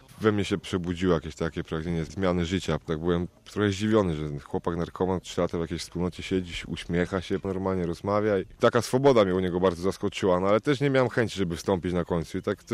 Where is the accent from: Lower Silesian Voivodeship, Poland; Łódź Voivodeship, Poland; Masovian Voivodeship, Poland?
Lower Silesian Voivodeship, Poland; Wrocław; 22 lata, w Czynakolu już jestem od 2 lat i pochodzę z Wrocławia.